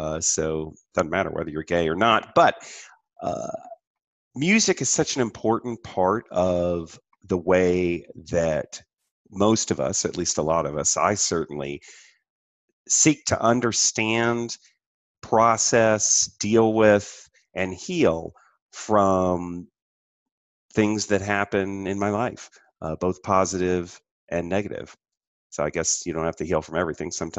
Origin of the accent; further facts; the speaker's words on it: Atlanta, Georgia, United States; also born or lived in Florida; So I was born in 1965 in Florida, moved to Atlanta after my mom and dad got divorced in 1970. And so I was 5 years old then